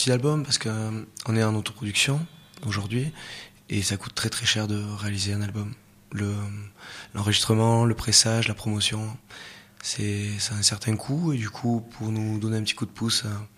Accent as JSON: {"language": "French", "country": "France", "said": "On est français, voilà. On écrit en français, on pense français."}